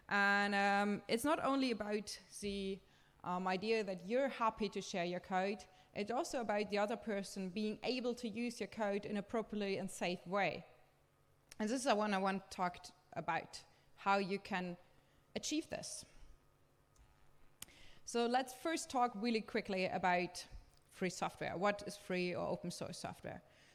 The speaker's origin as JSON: {"language": "English", "country": "Germany", "said": "So since I'm from Germany, this is a little bit put on German law"}